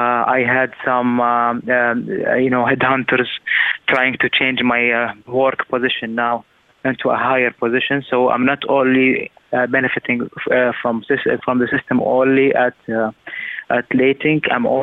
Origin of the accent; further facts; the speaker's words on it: Saudi Arabia; I am from Saudi Arabia.